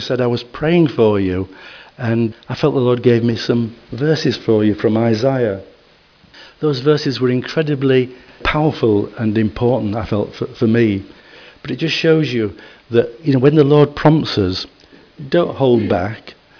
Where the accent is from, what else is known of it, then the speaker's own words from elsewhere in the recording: United Kingdom; But being British, you know, we don't like to cause a fuss or stand out, do we?